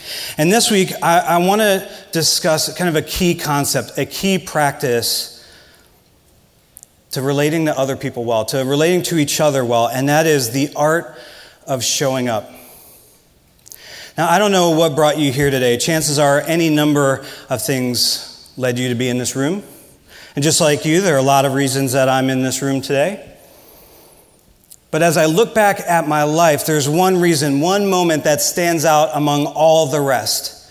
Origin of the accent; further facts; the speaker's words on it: Midwest, United States; accent: Midwestern; Some sarcastic remark about my accent, because I'm from the Midwest and Midwesterners have weird Midwestern accents.